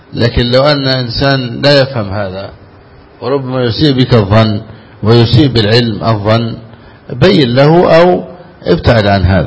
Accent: Egypt; أما عندنا في مصر في صلاة الجمعة بعض الإخوة يمد رجليه

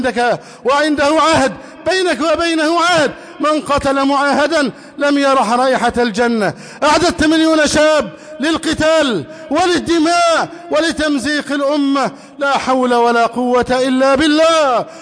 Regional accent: Egypt; نسأل الله جل وعلا بأسمائه الحسنى أن يحفظ علينا بلدنا مصر أمنا أمانا.

